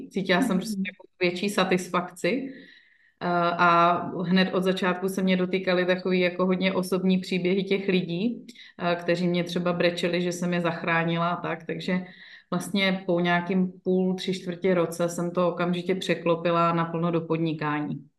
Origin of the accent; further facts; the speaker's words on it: Jevíčko, Pardubice Region, Czechia; protože pocházím z Jevíčka, to je kousek od vás, že jo?